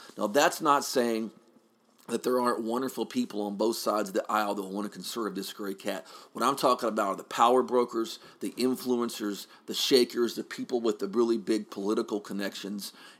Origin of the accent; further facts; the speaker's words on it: Texas, United States; They were very common in parts of my home state of Texas, including near my home.